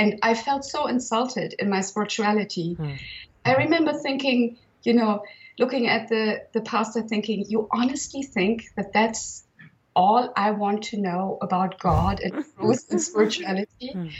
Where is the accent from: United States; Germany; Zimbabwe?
Germany; Northern Germany; I grew up in Northern Germany, which is largely Protestant, which translates into atheists.